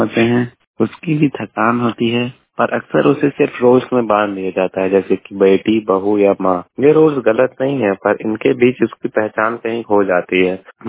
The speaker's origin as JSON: {"language": "Hindi", "town": "Basti", "region": "Uttar Pradesh", "country": "India", "said": "मैं बस्ती से हूँ।"}